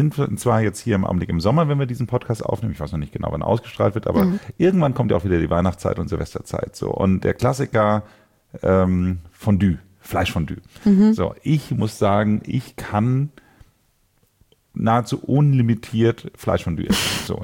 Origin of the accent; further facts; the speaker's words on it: Northern Germany, Germany; bei uns in Norddeutschland